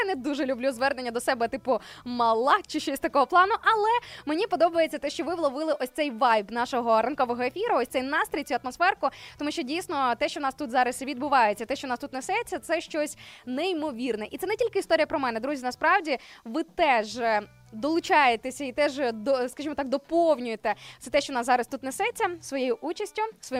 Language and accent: Ukrainian; Sarny, Rivne Oblast, Ukraine; Вараш, друзі, це сусіднє місто до міста Сарни, мого рідного міста, де я народилася.